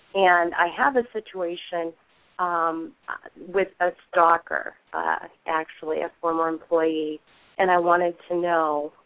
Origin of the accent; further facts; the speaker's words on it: Akron, Ohio, United States; I'm from Akron, Ohio, and my birthday. November 28th.